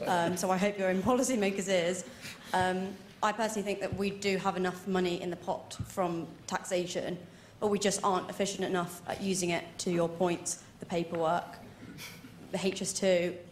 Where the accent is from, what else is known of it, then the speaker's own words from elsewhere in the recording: Birmingham, West Midlands, United Kingdom; I work in investment banking. I'm from Birmingham.